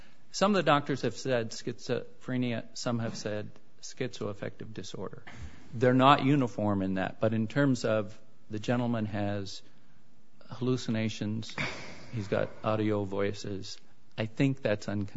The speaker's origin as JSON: {"language": "English", "town": "Great Falls", "region": "Montana", "country": "United States", "said": "I am from Great Falls, Montana."}